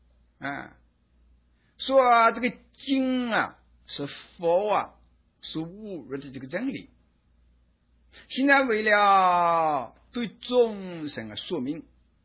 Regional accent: China; 但是一般人用不起啊，我们中国人哦，

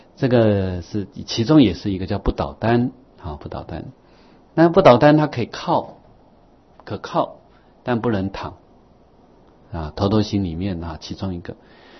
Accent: Taiwan; 我们台湾人去泰国学的，回来，我跟着他走过台湾

